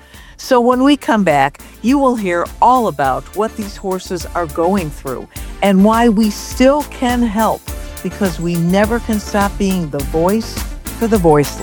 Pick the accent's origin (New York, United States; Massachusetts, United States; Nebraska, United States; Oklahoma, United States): New York, United States; so heartbreaking for me to witness as a New Yorker for decades.